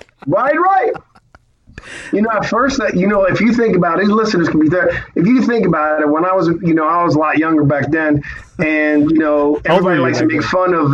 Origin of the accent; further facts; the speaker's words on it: New Jersey, United States; I'm from Jersey, bro. You know what the best pizza is.